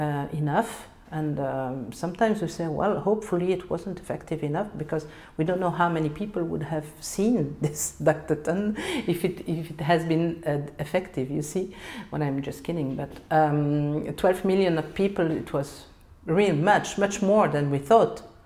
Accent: Belgium; moved away as an adult; So I'm Belgian. I come from Belgium. I came here about 3 years ago.

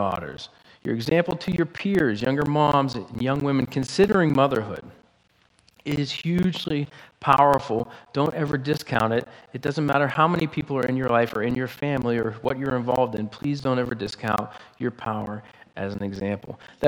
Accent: Pennsylvania, United States; I mean, I'm from Pennsylvania.

